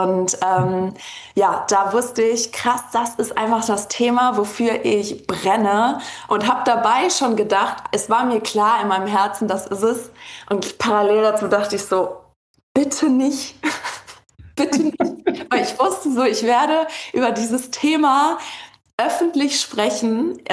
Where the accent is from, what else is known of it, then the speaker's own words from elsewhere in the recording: Cologne, North Rhine-Westphalia, Germany; also ich komme aus Köln, hatte eine Praxis oder habe immer noch eine hier in Köln